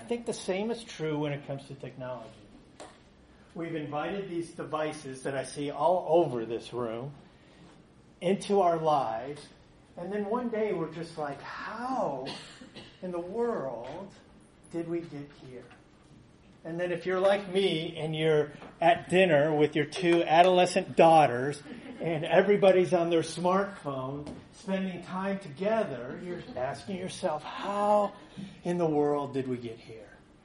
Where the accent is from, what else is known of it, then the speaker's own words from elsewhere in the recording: Houston, Texas, United States; I grew up in Northwest Houston in 1980-something